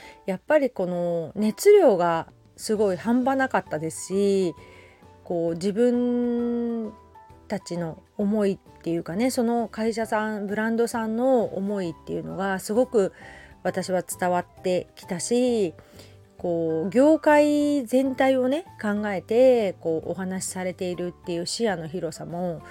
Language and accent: Japanese; Hamamatsu, Shizuoka, Japan; born there; now in Kamakura, Japan; 私のそのルーツ浜松で生まれたっていうこと、今鎌倉に住んでこのブランドをやっていくっていうこと